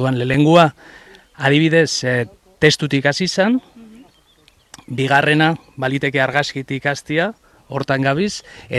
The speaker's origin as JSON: {"language": "Basque", "town": "Elgoibar", "region": "Basque Country", "country": "Spain", "moved": "yes", "lives_now": "Bilbao, Spain", "said": "ez gea bilbotarrak, ni Elgoibartarra naiz, bea Aindoaindarra, baina Bilbon bizi gea ni 2005etik"}